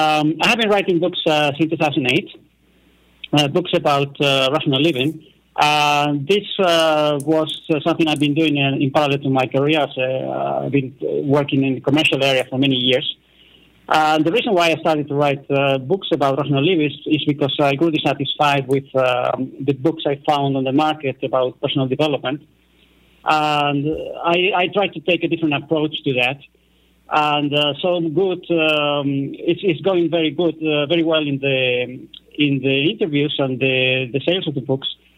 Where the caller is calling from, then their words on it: Netherlands; I'm calling from the Netherlands. I'm calling in the Netherlands